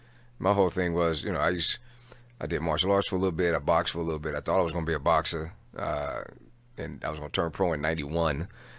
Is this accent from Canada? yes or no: no; San Francisco, California, United States; also born or lived in Seattle, United States / Anchorage, United States; Yeah. Well, actually, I grew up in San Francisco. That's where I'm from.